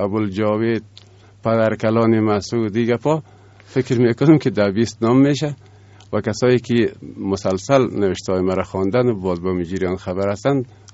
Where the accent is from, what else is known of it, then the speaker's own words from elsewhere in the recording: Panjshir, Afghanistan; born there; also born or lived in Kabul; در خانواده روشن فکری با دنیا آمدیم. زادگاه اصلی ما ولایت پنجشیر است ولی زیستگاه ما بیش از 50 سال می شهر کابل است